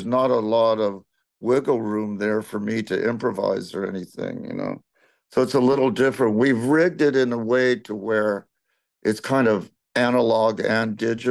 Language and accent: English; Texas, United States; and because I've been playing so long, and I'm from Texas, people expect a certain thing.